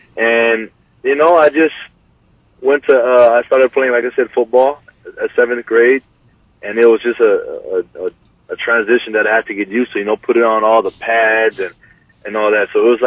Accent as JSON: {"language": "English", "region": "Hawaii", "country": "United States", "tie": "born or raised there", "said": "But yeah, I grew up in Kali for the most part, and right before sixth grade, moved to Paua. And attended Paua Elementary, onto Kauana Nakoa, and then eventually onto Roosevelt, where I had graduated."}